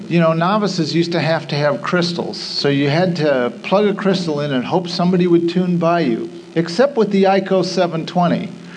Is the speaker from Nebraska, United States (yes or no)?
yes; Omaha, Nebraska, United States; across the river from my hometown of Omaha